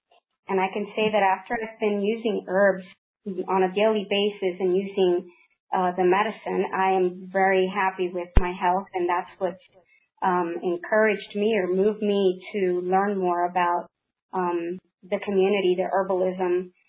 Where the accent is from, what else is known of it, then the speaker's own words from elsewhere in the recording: Puerto Rico; Yes, I am from Puerto Rico, actually. I was raised there and raised with my grandmother, who was an herbalist.